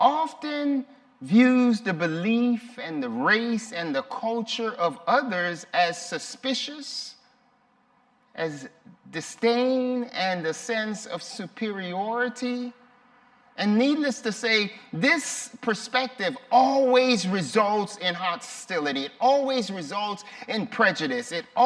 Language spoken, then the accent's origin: English; Los Angeles, California, United States; he attended the church that I grew up in Los Angeles. It was a white congregation.